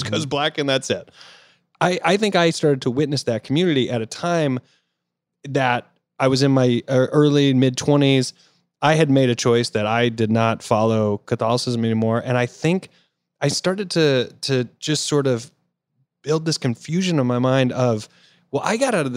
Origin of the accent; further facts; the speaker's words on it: Greenville, United States; Well, I grew up in Greenville.